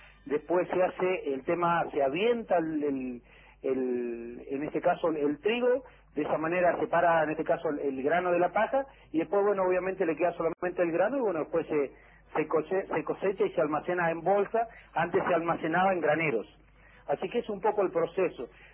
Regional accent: Neuquén, Argentina; a nuestra cultura del norte neuquino, digamos, que tanto nos identifica, digamos, como neuquinos y como argentinos.

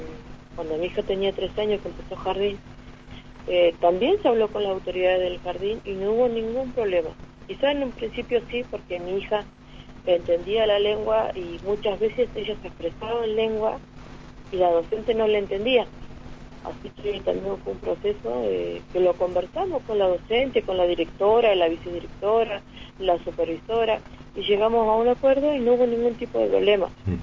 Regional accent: Alto Río Senguer, Chubut, Argentina; now in Sarmiento, Argentina; Soy nacida y criada en Senger, y toda la gente conoce a mi familia, conoce a mi padre, mi madre, conoce nuestra comunidad y toda la historia de mi familia. Al venir acá a Sarmiento

